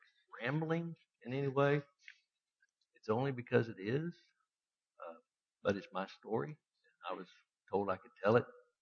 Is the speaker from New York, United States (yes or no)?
no; Austin, Texas, United States; also born or lived in Plainview; I was born in Plainview, which is north of Lubbock. My mother's family had been members of Churches of Christ for several generations. And my father's family were primarily Methodist. We moved to Austin when I was just a few months old